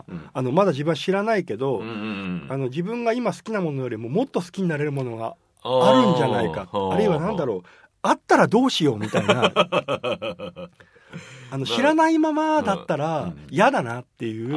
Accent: Nagoya, Aichi, Japan; 高校まで僕地元愛知県名古屋なんですけど、名古屋に高校生までいて

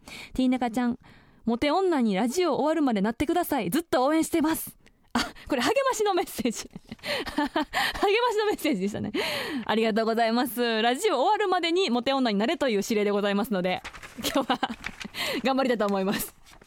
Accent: Osaka, Japan; now in Sendai, Japan; 例えばまあ私の故郷の大阪であったりとか、そういうところをこうつなぐ活動みたいなのをね、していきたいなと思ってるんです。

